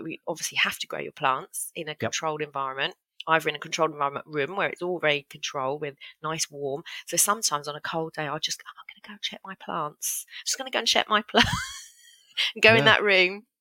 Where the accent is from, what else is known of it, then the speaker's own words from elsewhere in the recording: United Kingdom; But we stuck it out because we're British, and we stuck it out.